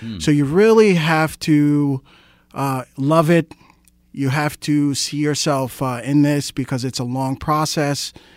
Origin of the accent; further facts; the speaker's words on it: New York, United States; also born or lived in North Carolina; Yeah, I was born and raised in New York. I did some high school in North Carolina.